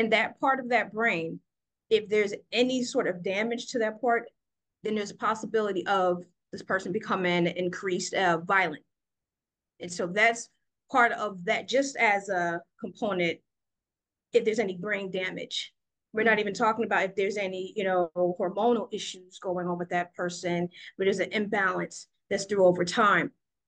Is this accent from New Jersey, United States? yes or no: yes; New Jersey, United States; So a few actually from my home state in New Jersey